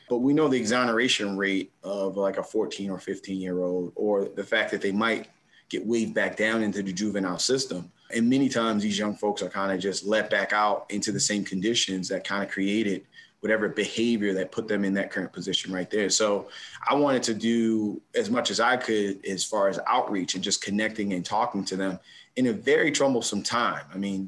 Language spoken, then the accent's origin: English; Baltimore, Maryland, United States; but I'm from Northeast Baltimore. That's where, you know, I was born and raised. And I tell folks all the time, I grew up in a 3-bedroom Northeast Baltimore row house with 6 women.